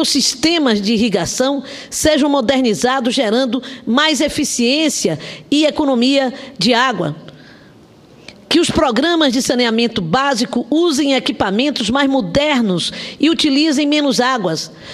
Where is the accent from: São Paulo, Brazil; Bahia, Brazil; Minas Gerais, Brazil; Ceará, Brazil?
Bahia, Brazil; Cachoeira; born there; Como nasci em Cachoeira, que tem como referência exatamente o rio Paraguaçu, as águas do Paraguaçu, e que é um rio que nasce e morre na Bahia